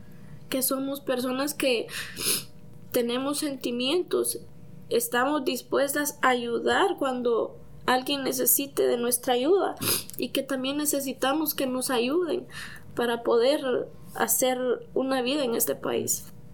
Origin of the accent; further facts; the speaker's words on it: Guatemala; now in United States; Guatemala y la frontera de México, llegando a Estados Unidos, mi vida cambió totalmente. Porque sufrí en mi país mucho abuso desde pequeña. Sufrí pues en la frontera. Y pues gracias a Dios aquí en este país, que prácticamente no era mi país